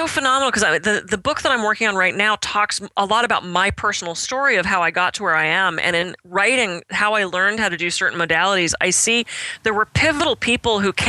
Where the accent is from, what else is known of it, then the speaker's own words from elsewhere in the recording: Pittsburgh, Pennsylvania, United States; I grew up in Pittsburgh, only child, daughter of a dad that wanted a son, very competitive, very type A.